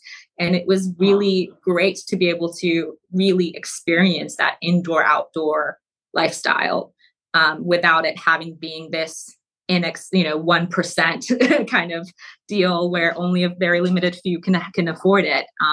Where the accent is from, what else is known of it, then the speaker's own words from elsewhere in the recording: Mashhad, Razavi Khorasan, Iran; So I was born in Mashhad in Iran